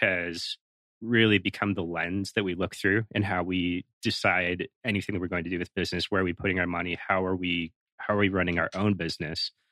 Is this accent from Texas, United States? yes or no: no; Phoenix, Arizona, United States; also born or lived in Philippines / Canada; I was born in Phoenix.